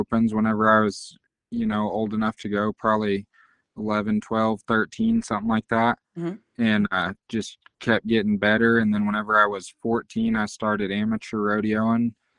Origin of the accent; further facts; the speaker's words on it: Carthage, Missouri, United States; So I grew up in Carthage, Missouri. My mom and dad, they have an indoor arena and there's a steakhouse and a Western store.